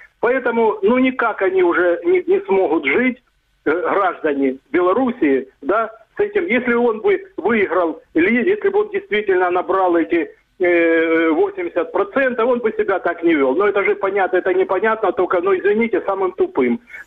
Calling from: Dnipro, Dnipropetrovsk Oblast, Ukraine; Добрый вечер … город Днепр.

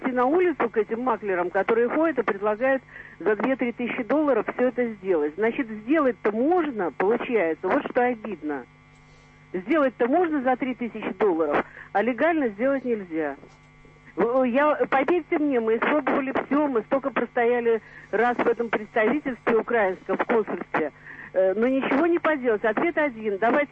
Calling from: Saint Petersburg, Russia; я звоню из Санкт-Петербурга.

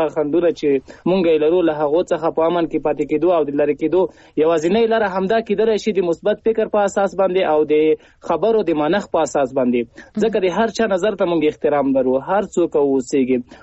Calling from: Paktia, Afghanistan; هغه هم له پکتیا احمد خیلو څخه.

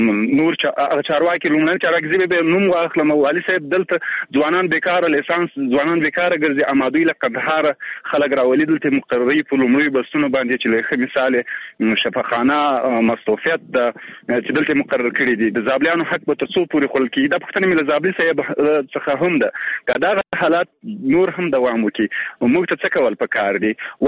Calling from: Zabul, Afghanistan; ځکه زه دا اوس په زابل کې یم، په زابل کې حالت

